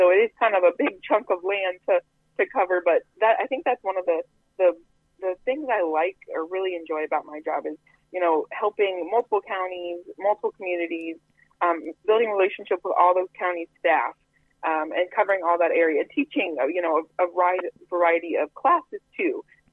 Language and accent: English; Clarinda, Iowa, United States; You know, I grew up in Southwest Iowa. I'm from Clarinda. So this job was kind of a coming back home sort of thing for me.